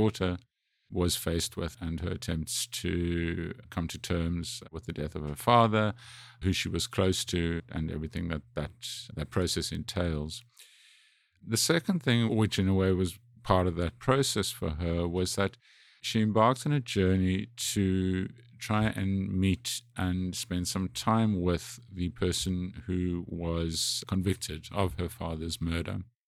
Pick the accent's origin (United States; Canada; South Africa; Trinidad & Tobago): South Africa; or as a South African, you don't read it the same way as you would Nordic crime or something like that.